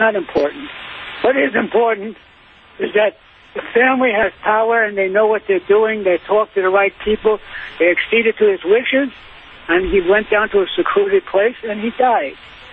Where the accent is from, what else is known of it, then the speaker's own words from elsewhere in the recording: Las Vegas, Nevada, United States; Yes, we're from Las Vegas.